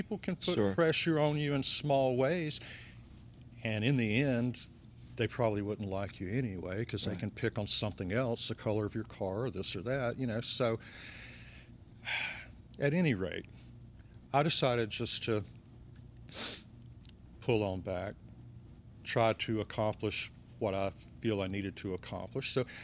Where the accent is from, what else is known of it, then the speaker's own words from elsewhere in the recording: Atlanta, Georgia, United States; now in Florence, United States; I grew up in Atlanta, played around Atlanta, played up through Chicago and as far out as California, through the Southwest and all that, different bands. And when I settled in Florence, South Carolina, I'd always written.